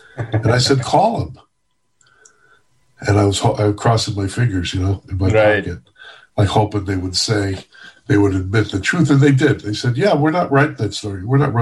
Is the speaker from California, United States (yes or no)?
no; Chicago, Illinois, United States; I worked for the Daily Calumet, but I'm from the Southwest Side. Everyone thinks, oh, you're from the East Side. No, I'm not.